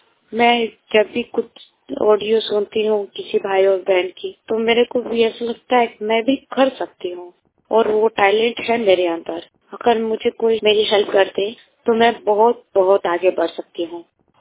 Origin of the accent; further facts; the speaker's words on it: Ballia, Uttar Pradesh, India; मैंने अपनी पढ़ाई बलिया जिला, मेरा गांव है, तो मैं वहाँ बलिया के हॉस्टल में पढ़ाई करती थी।